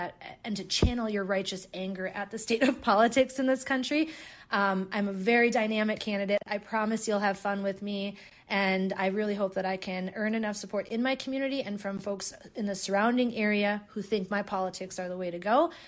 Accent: Minnesota, United States; finding what we can really ground ourselves in as people, as Minnesotans

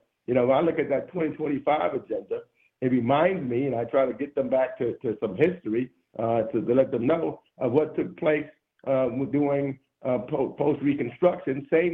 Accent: New York, United States; look, I'm from New York.

